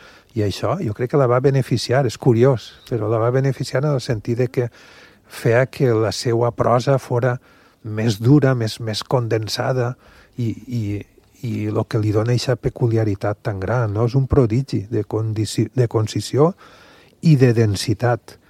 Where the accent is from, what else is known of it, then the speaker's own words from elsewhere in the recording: Sueca, Valencian Community, Spain; el Mareny de Barraquetes, que està molt a prop del meu poble, Sueca.